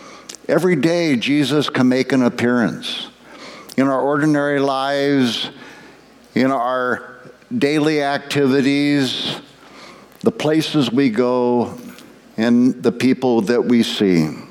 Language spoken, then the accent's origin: English; Nebraska, United States; I'm from Nebraska, and I used to work here.